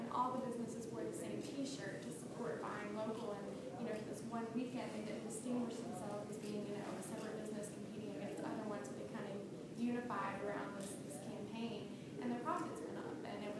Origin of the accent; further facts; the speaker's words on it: Asheville, North Carolina, United States; I'm from Asheville